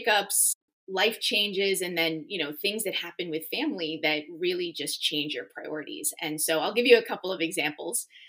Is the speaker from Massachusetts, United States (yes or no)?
yes; Massachusetts, United States; You know, I grew up in Western Mass. I was a pretty studious kid.